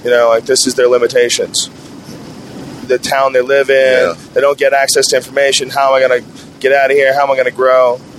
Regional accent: Boston, Massachusetts, United States; I grew up in Boston.

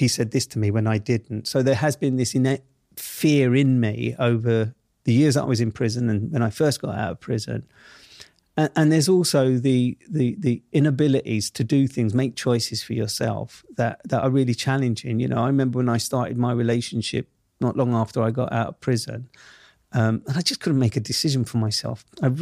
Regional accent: London, United Kingdom; accent: Southeast London; Not only did I have my Southeast London accent, but I also had the prison slang that came with that Southeast London accent

